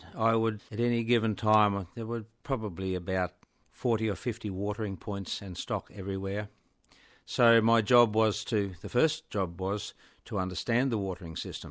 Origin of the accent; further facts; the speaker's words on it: Goondiwindi, Queensland, Australia; So, born and bred in Goondiwindi, Queensland, and so I've been there for 74 and a half years, but I have moved around and travelled a lot. So, yeah, but that's my base and that's where I'm back to now.